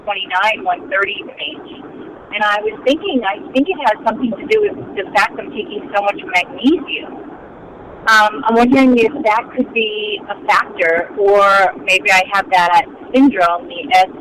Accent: Houston, Texas, United States; I'm from Houston, Texas.

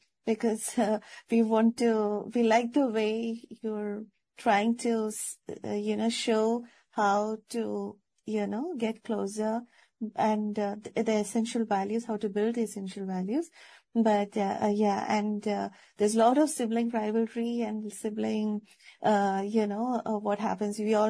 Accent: India; English is a second language; moved away; Like, I'm from India. So in India, you would see like how you described

